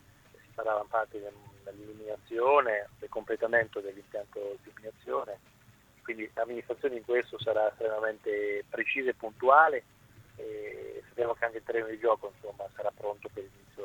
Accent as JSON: {"language": "Italian", "town": "Ancona", "region": "Marche", "country": "Italy", "said": "Da anconetano a tifoso anconetano"}